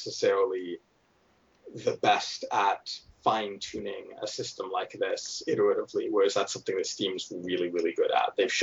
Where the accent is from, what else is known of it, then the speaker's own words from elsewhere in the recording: Canada; I find it weird as a Canadian.